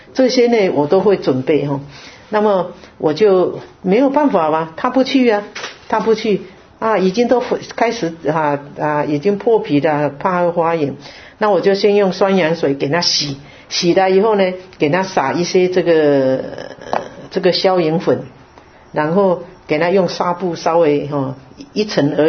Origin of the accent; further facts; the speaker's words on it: China; 我们中国人呢，我们中国人讲到这个五福